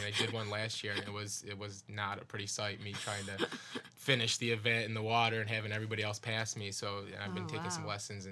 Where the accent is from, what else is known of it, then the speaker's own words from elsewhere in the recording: Utica, New York, United States; And I'm from the Utica, the Mohawk Valley area, growing up.